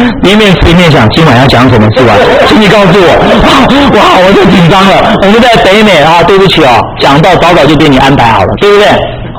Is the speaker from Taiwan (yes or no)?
yes; Taiwan; born there; 当然我在台湾出生，我们是南北合，